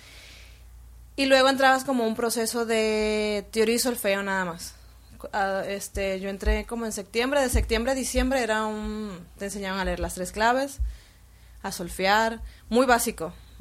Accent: Caracas, Capital District, Venezuela; Pues bueno, soy de Caracas, Venezuela es la capital del país.

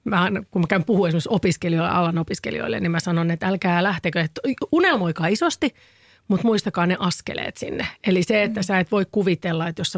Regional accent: Helsinki, Uusimaa, Finland; on 43-vuotias perheenäiti Helsingistä. Mä oon syntyperäinen helsinkiläinen ja 2 lapsen äiti naimisissa.

